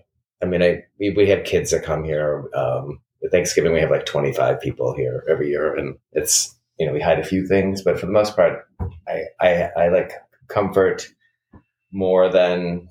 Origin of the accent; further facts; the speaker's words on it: Watertown, Massachusetts, United States; I grew up in Watertown, which is a suburb of Boston, just next to Cambridge.